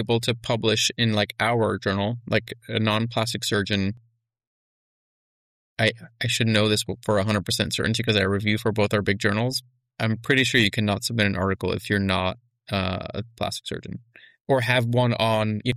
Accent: Montreal, Quebec, Canada; I grew up in Montreal, so everything I learned in centimeters...

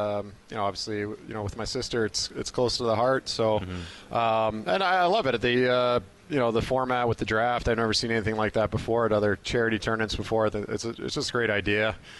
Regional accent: Long Island, New York, United States; also born or lived in Vancouver; growing up in Long Island, hockey really wasn't that big in that area at that time.

